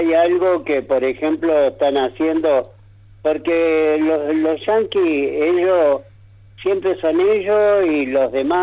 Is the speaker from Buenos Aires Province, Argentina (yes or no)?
no; Córdoba, Argentina; Yo doné una a mi pueblo en Córdoba.